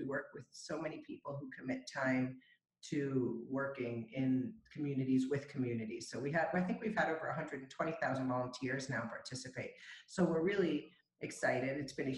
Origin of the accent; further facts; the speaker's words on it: El Salvador; I'm from El Salvador originally